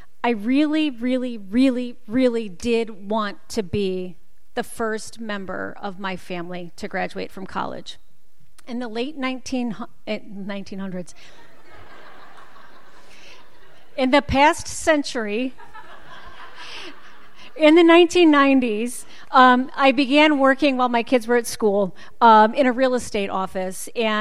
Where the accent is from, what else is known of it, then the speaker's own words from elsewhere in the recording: Michigan, United States; seriously, growing up outside of Detroit, I wanted to be the first woman in my family to graduate from college.